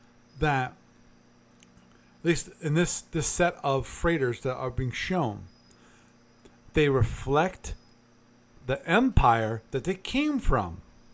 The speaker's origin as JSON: {"language": "English", "country": "United States", "said": "I'm American."}